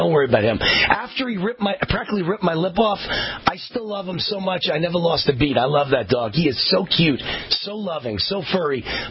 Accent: New York, United States; You know, when I grew up back in New York, my grandmother was Yiddish, meaning Jewish German

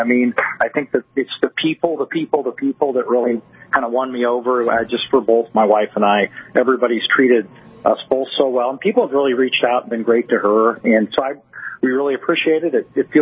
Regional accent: Iowa, United States; also born or lived in Kansas; now in North Dakota, United States; I grew up in Iowa, went to Iowa State, went on to graduate school at the University of Kansas, and was there for 20-plus years. And so I'm kind of a Midwest guy and, loving life down in Kansas.

